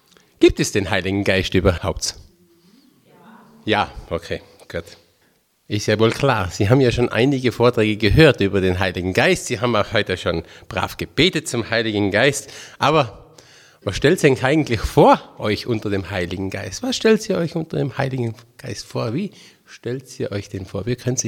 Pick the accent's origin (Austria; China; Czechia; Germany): Austria; Tyrol; born there; also born or lived in Poland; Ich bin ein gebürtiger Tiroler. Manche erkennen es. Manche halten mich für einen Schwaben oder sonst irgendeinen Exoten. Ich weiß es nicht. Aber ich bin ein Tiroler.